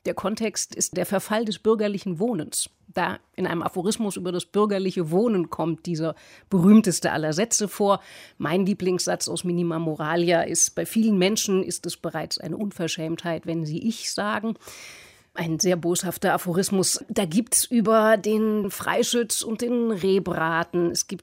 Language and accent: German; Frankfurt, Hesse, Germany; Ich komme aus Frankfurt